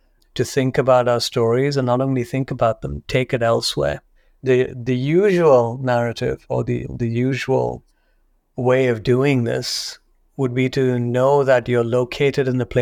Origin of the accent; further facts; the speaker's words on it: Abu Dhabi, United Arab Emirates; We have history here.